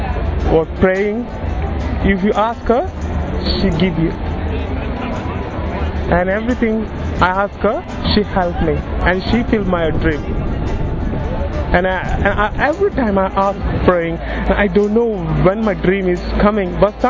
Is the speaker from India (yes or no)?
yes; Goa, India; English is a second language; I'm from Goa.